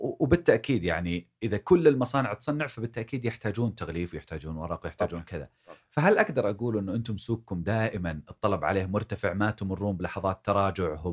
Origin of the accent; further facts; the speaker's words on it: Saudi Arabia; استهلاك الفرد عندنا بالسعودية من البلاستيك